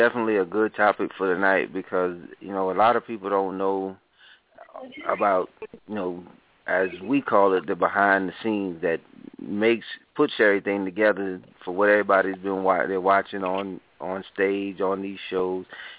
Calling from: Fayetteville, North Carolina, United States; Fayetteville, North Carolina.

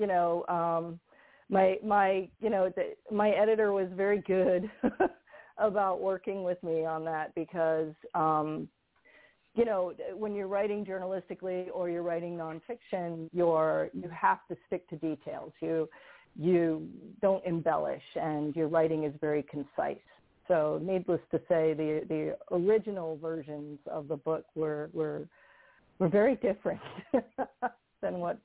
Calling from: Texas, United States; Texas, North Texas.

